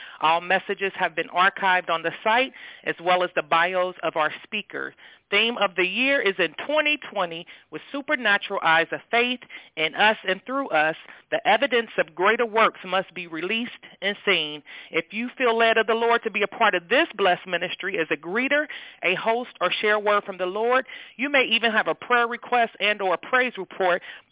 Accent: Cincinnati, Ohio, United States; I'm from Cincinnati, Ohio

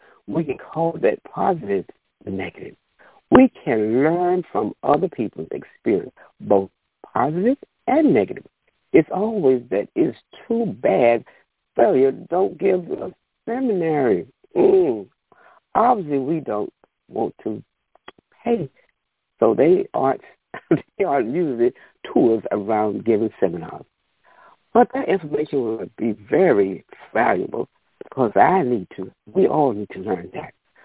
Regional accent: Sanford, North Carolina, United States; And I am from North Carolina, Sanford, North Carolina.

